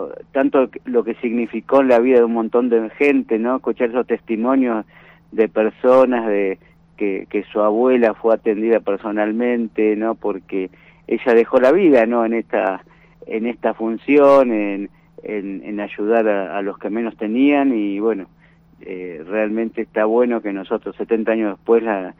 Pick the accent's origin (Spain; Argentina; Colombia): Argentina